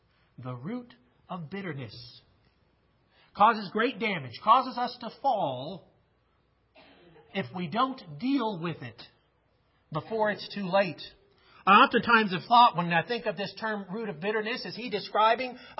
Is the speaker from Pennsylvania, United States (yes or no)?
no; Las Cruces, New Mexico, United States; I told you earlier, I grew up on a pecan farm, and we grew up down in the Las Cruces, New Mexico area, right on the river.